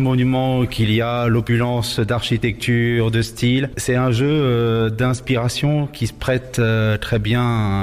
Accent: Paris, Île-de-France, France; now in Alsace, France; je suis pas originaire d'Alsace, je suis originaire de Paris, ça fait 10 ans que je suis en Alsace

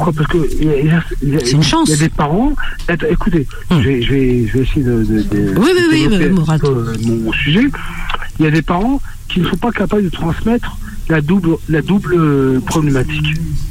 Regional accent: France; born there; je vais vous donner mon âge. J'ai 60 ans. Je suis né en France. Oui. Je suis franco.

